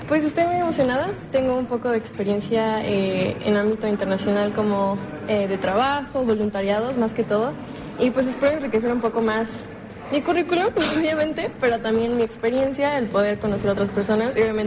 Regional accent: Mexico; now in León, Spain; Soy de México y estoy aquí en la Universidad de León

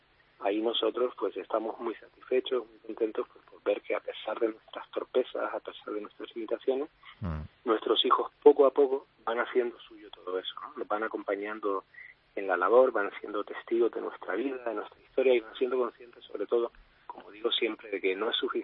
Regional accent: Canary Islands, Spain; now in Madrid, Spain; Así es, somos los 2 de Canarias, llevamos 13 años ya viviendo en Madrid.

